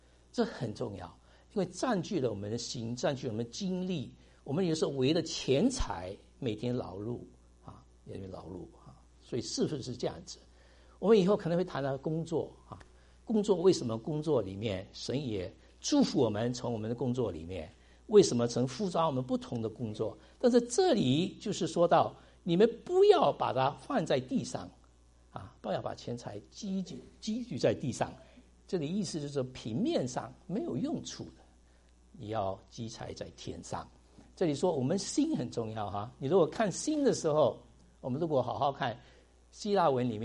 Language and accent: Chinese; China; 我们中国人很会省钱啊，省越多越好，越多越觉得安全感